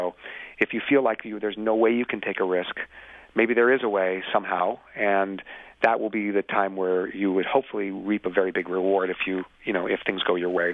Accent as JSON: {"language": "English", "town": "Seattle", "region": "Washington", "country": "United States", "tie": "born or raised there", "said": "good thing I grew up in Seattle."}